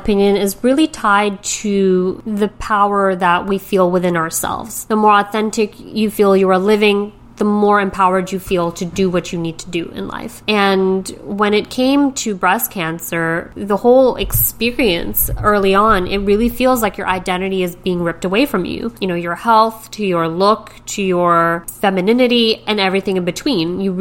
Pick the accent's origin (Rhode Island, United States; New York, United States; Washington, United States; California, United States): New York, United States; New York City; Growing up in New York City, I always loved to take in all the fashion in the city